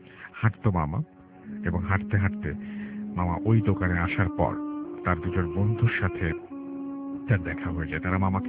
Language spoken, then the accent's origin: Bangla; Dhaka, Dhaka Division, Bangladesh; আমার বাসা যাত্রাবাড়ি এলাকার পার্শ্ববর্তী ধোলাইপাড় এলাকায়। আমার গ্রামের বাড়ি হলো ঢাকা জেলার নবাবগঞ্জ থানার হরিশকুল নামক গ্রামে। জন্মস্থান ঢাকাতেই এবং সব কিছু ঢাকাতেই।